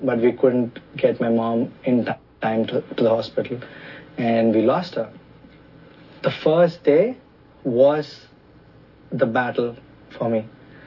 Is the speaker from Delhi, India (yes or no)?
no; Visakhapatnam, Andhra Pradesh, India; English is a second language; I'm from India, from a city called Vishakhapatnam.